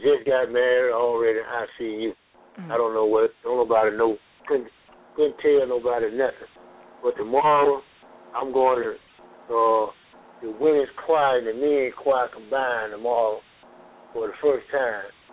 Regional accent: Atlanta, Georgia, United States; when I was growing up on Northside Drive in Atlanta on the west side

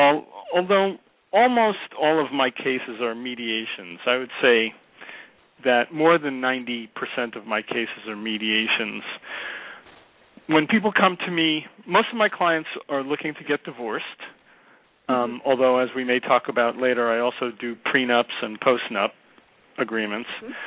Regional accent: Yonkers, New York, United States; also born or lived in Bronx; I was born and raised in the Bronx in my early years, and then when I was a young little guy, we moved to Yonkers, and I lived in Yonkers through grade school and almost throughout high school

